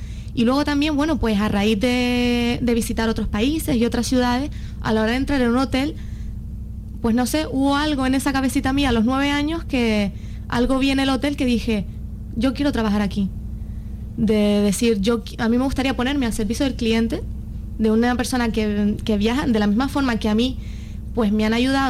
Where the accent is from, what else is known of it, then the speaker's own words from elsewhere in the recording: Canary Islands, Spain; mi intención es, a ser posible, pues, trabajar aquí en Gran Canaria o en las islas, dedicarme a mi tierra